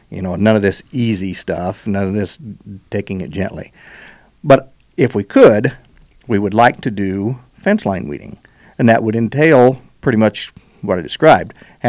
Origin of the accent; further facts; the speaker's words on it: United States; I grew up in Phillips County. In that country, there are 160-acre pastures.